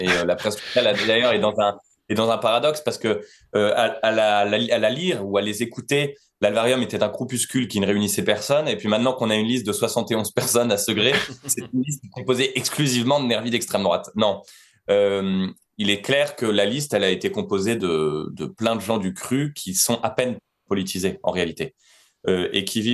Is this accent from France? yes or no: yes; Roubaix, Hauts-de-France, France; born there; je suis né à Roubaix, où mon père était élu municipal